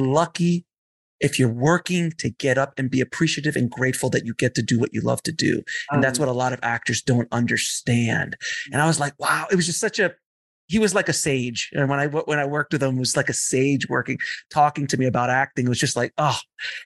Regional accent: East Coast, United States; Because I'm an East Coaster as well.

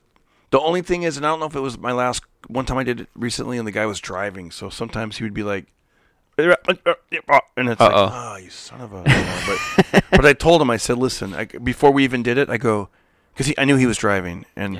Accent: Fresno, California, United States; Yeah, yeah. I grew up in Fresno.

